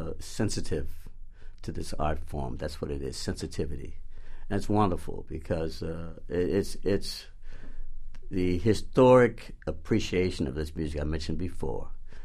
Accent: Pittsburgh, Pennsylvania, United States; Kenny Clarke, who was from my hometown, and possibly was the person who was responsible for the organization of the … I don't want to be quoted, but he left Pittsburgh.

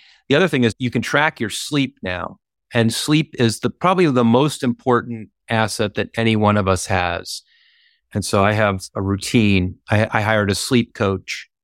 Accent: Boston, Massachusetts, United States; I grew up in Boston and spent almost 30 years there. That was more of a established business community.

